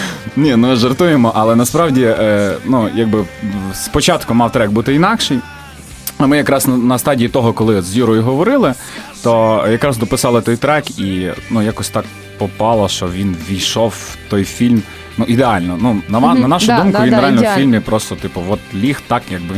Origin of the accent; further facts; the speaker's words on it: Lviv, Lviv Oblast, Ukraine; Так, ми з Лемберга.